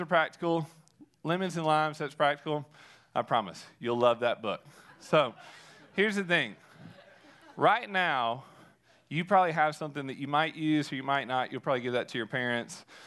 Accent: Alabama, United States; Okay, I'm from Alabama. We go paper, rock, scissors, then shoot.

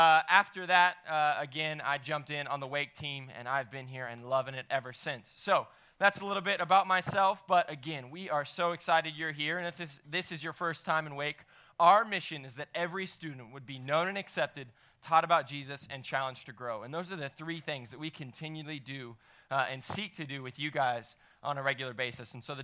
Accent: Dallas, Texas, United States; I grew up in Dallas. I went to Dallas Baptist University.

